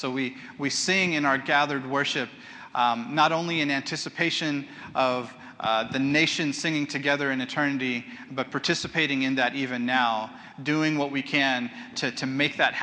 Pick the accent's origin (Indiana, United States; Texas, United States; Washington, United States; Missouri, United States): Texas, United States; Houston; I grew up in Houston, so I'm a fan of the Houston Texans.